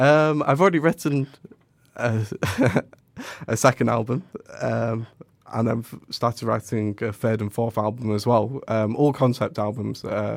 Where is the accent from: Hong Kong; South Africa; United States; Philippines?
Hong Kong; born there; I was born in Hong Kong, but I don't think I'll do one there.